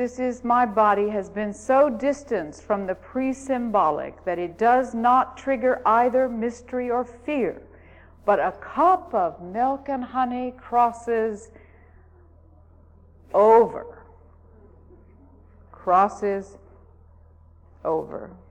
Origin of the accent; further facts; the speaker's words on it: Appalachia, United States; I don't want to make fun of him, and I don't want to make fun of the fact we're Appalachian, but I'm going to tell you what we talked about.